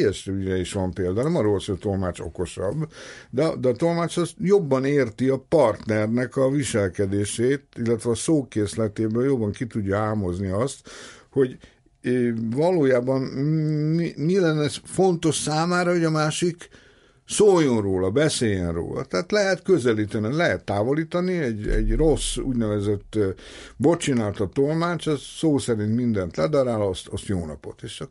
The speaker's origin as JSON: {"language": "Hungarian", "region": "Budapest", "country": "Hungary", "tie": "born there", "said": "ugye január 22-én születtem 45-ben, Budapest még ostrom alatt állt, a pesti rész már úgymond felszabadult"}